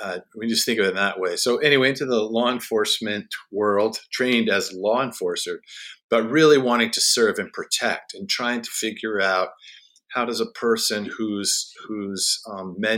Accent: Washington, District of Columbia, United States; And so I'm from Washington, D.C., That's where I grew up.

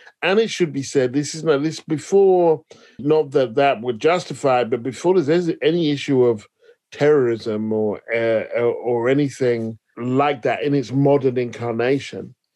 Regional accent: United Kingdom; also born or lived in Paris, France; And if I said, "I'm British," then I would turn up and then I would have wasted half a day, because I'd turn up and they'd see that I was Black and so on.

